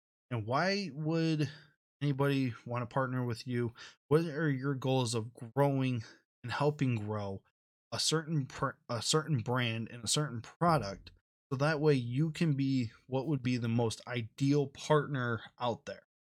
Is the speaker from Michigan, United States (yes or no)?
yes; Michigan, United States; And being right here in my home state of Michigan, it is awesome to know